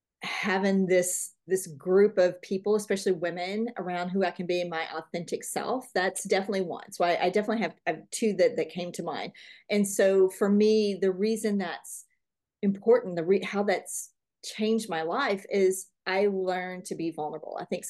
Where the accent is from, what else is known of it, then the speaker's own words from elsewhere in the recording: Arkansas, United States; I grew up in Arkansas, in the Washita Mountains, right on the lakes.